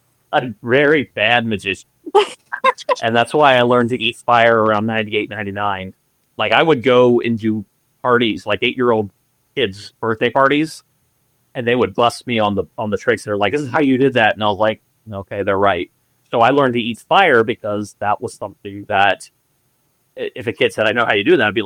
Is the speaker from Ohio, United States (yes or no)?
yes; Cincinnati, Ohio, United States; I had heard about it because I grew up in the Cincinnati area.